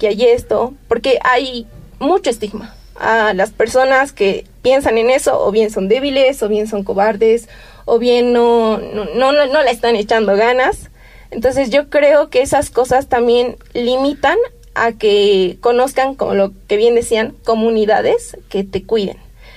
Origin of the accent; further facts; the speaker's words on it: La Paz, Bolivia; me crié y me construí en un hogar de orígenes quechuas, costumbres quechuas, mis papás, mis abuelos son de allá. Entonces, soy de La Paz, pero mi corazón es de Chayanta, un pueblo de Norte Potosí, un pueblo de encanto